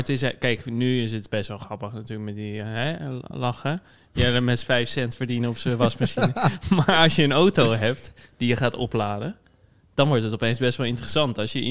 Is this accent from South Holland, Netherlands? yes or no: yes; Rotterdam, South Holland, Netherlands; ik kom uit Rotterdam, ben hier opgegroeid. Ik werk nu in Rotterdam.